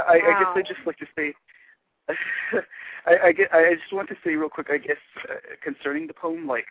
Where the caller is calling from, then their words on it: Texas, United States; I'm calling from Texas.